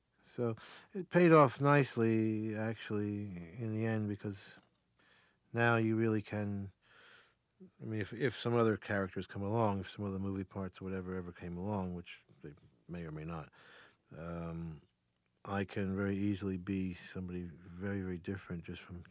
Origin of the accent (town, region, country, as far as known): New Jersey, United States; born or raised there